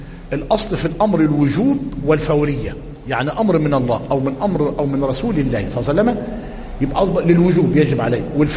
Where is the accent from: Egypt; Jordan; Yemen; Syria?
Egypt